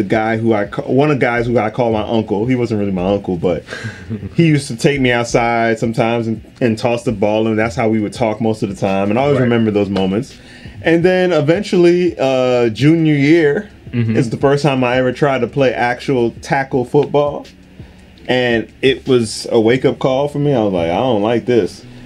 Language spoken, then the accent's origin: English; Miami, Florida, United States; be pleased with how they perform and say, hey, I'm from Miami.